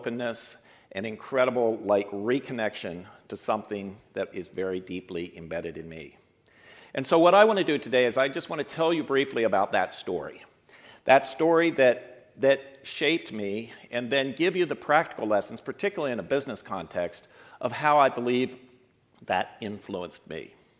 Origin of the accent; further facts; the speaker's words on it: Ethiopia; I grew up in Ethiopia. I was the seventh child of a missionary parent